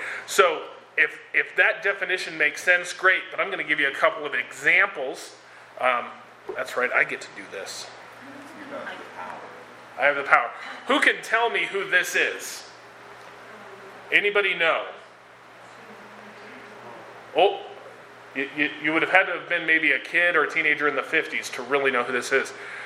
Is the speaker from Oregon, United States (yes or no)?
yes; Bly, Oregon, United States; One of the things is I'm from Bly, so a little over an hour out.